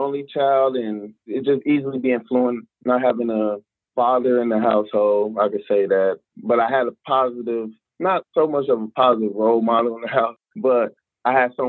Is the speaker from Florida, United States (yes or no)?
no; Chicago, Illinois, United States; Oh, I grew up in the South Side of Chicago, pretty much in a poverty area. I grew up in an Ida B. Wells home project, then I further moved to like 61st and like Cottage Grove, which is considered the Woodlawn area.